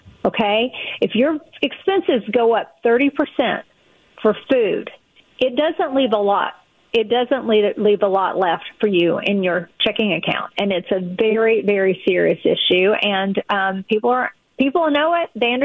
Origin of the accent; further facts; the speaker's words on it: Appalachia, United States; I grew up in Appalachia. I'm a preacher's kid from Appalachia.